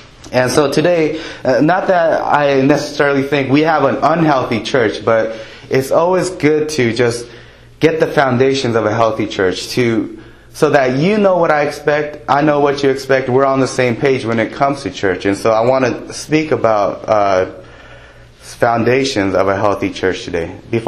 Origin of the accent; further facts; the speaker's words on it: Los Angeles, California, United States; You know, growing up in the Los Angeles area, you see stars all the time